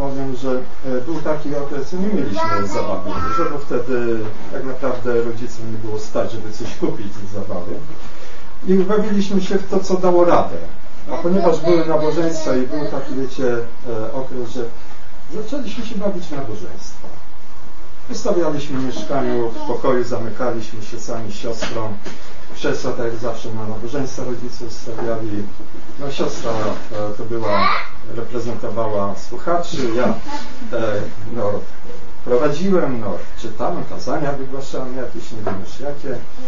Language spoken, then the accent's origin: Polish; Opole, Opole Voivodeship, Poland; jestem z Opola i urodziłem się w rodzinie chrześcijańskiej, wierzącej.